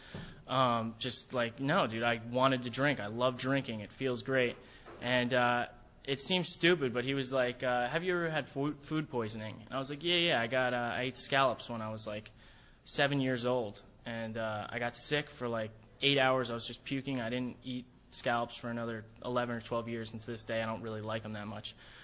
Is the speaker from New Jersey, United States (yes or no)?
yes; Ramsey, New Jersey, United States; I grew up in Ramsey, New Jersey. This is like a nice little town out there.